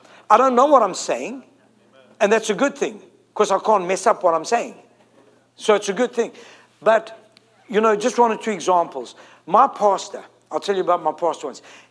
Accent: South Africa; I'm from Africa. I can get away with it, okay? I'm South African. We do those things in South Africa.

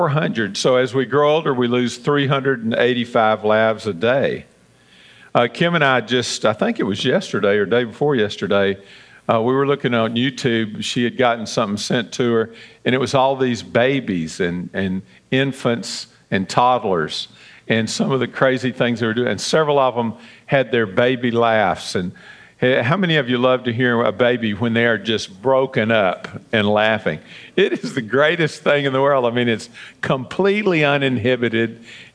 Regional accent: Memphis, Tennessee, United States; we ran around together all those years growing up in Whitehaven and on Shirley Drive.

